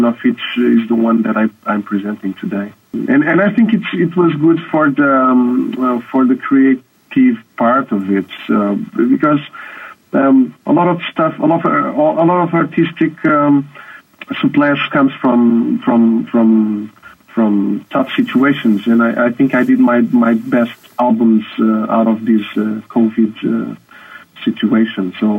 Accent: Tavira, Faro, Portugal; English is a second language; my mother was a saxophone and flutist in the local marching band of my hometown. I was grown in the south of Portugal in a very small city called Tavira. She's a very nice city, by the way.

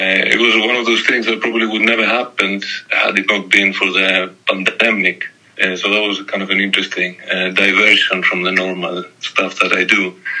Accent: Athens, Attica, Greece; when I was growing up in Athens at that time, there wasn't that much jazz going on.

